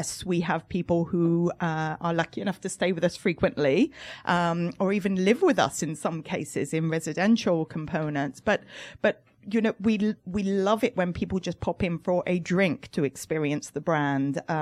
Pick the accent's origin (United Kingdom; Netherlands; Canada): United Kingdom; England; moved away; I am English, yes. Though my father would have you believe that I sound very American today. So, but yes, from England, but left those shores in 1992.